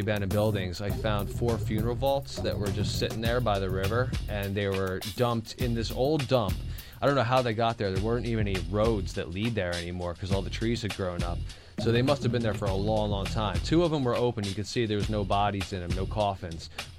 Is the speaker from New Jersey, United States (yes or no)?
yes; Caldwell, New Jersey, United States; I grew up in Caldwell and I lived really close to the Overbrook Sanitarium, which was a tuberculosis hospital.